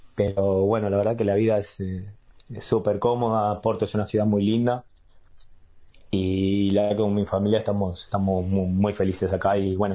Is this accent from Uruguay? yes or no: yes; Punta Gorda, Montevideo, Uruguay; Y soy en la adolescencia en Punta Gorda, la verdad que fui bastante nómade también